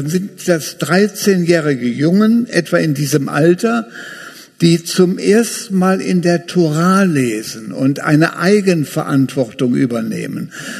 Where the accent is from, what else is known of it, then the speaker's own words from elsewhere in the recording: Wuppertal, North Rhine-Westphalia, Germany; Ich bin ja groß geworden hier in Wuppertal, habe ich erzählt.